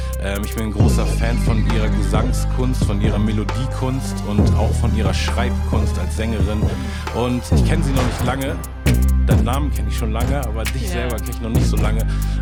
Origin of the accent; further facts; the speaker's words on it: Hamburg, Germany; ich bin ja in Hamburg aufgewachsen, wie gesagt in Eppendorf. Ich war zu der Zeit gefühlt mit einem anderen Schulfreund von mir der einzig dunkelhäutige Mensch im ganzen Viertel.